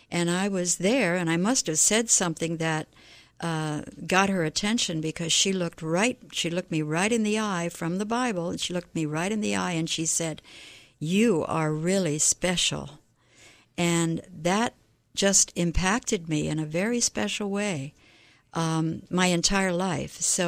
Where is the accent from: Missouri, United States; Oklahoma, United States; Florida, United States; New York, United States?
Florida, United States; Miami; also born or lived in Baltimore; brought us down from Baltimore, and I was raised in Miami. First in Kendall, and then South Miami, and graduated from Hialeah High School in the 60s, early 60s.